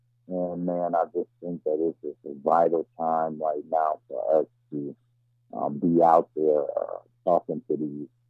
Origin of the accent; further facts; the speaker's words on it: Flint, Michigan, United States; now in Tulsa, United States; I'm originally from Flint, Michigan, but I relocated down to Tulsa, Oklahoma in 2002.